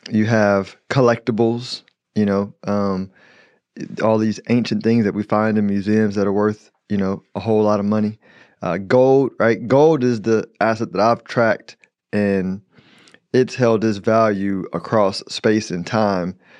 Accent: Houston, Texas, United States; Dallas has zoning way more than Houston. I grew up in Houston.

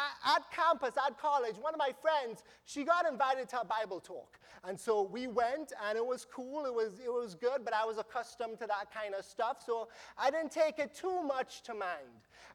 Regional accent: Trinidad & Tobago; I grew up in Trinidad and Tobago, which is an island right above South America.

